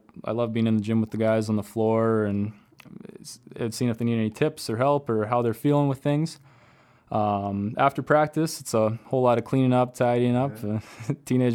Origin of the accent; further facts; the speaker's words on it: Yorkton, Saskatchewan, Canada; Mount Royal University.